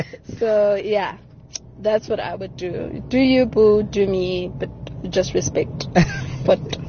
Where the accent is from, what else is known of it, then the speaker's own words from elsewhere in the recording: Pretoria, Gauteng, South Africa; Hi, Kagiso. … from Pretoria.